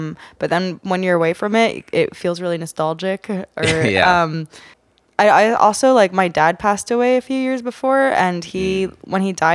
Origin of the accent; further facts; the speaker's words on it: New York, United States; I'm from New York. Okay. I was born in Soho. We got evicted when I was like 5.